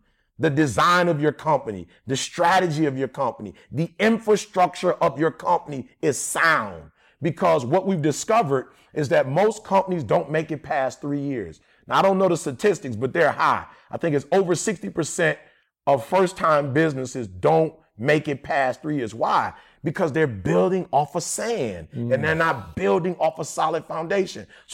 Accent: Detroit, Michigan, United States; You guys know I'm from Detroit. We call it recall in Detroit.

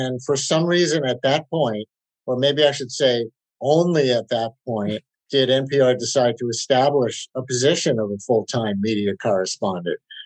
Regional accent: New York City, New York, United States; I grew up in Queens listening to a lot of radio, both music and news.

